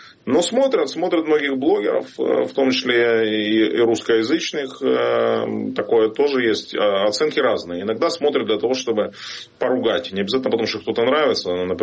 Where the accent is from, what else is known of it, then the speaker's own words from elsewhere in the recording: Kerch, Crimea, Ukraine; born there; moved away; Я уроженец украинского Крыма. Родился в самой восточной точке Крыма, в городе Керчи, там, где начинается так называемый Крымский или Керченский мост. Я не видел своей родины с 2014 года.